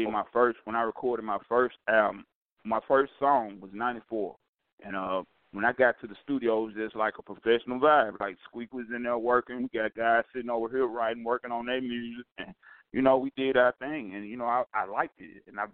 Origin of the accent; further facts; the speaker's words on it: Tennessee, United States; I grew up on Richmond Street off of Mississippi and South Parkway.